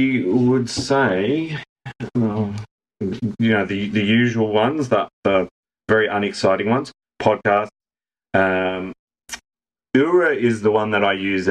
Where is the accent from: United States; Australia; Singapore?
Australia; Sydney, New South Wales; so I grew up in Sydney